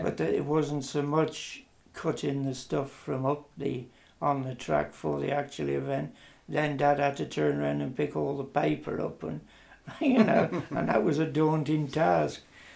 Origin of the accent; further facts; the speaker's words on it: Great Witley, West Midlands, United Kingdom; I was born in Great Whitley in 1946. I was born at 8 Stairport Road.